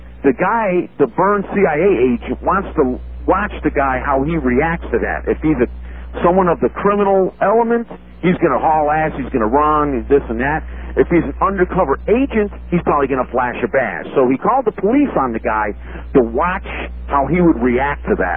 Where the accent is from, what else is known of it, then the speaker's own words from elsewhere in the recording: Berwyn, Illinois, United States; You know, I don't mind telling people I'm from Berwyn, Illinois, which is a just pretty much right outside of Chicago, borders Cicero on the west.